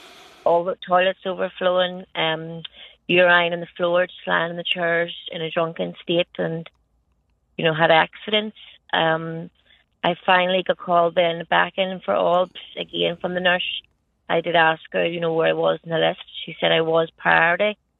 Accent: Castlewellan, Northern Ireland, United Kingdom; I'm actually from Castlewellan in County Down.

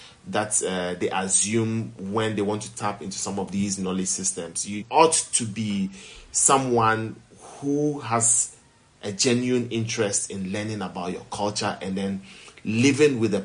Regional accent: Volta, Ghana; It was a cultural shift for me, despite the fact that I was Ghanaian. I come from Volta region

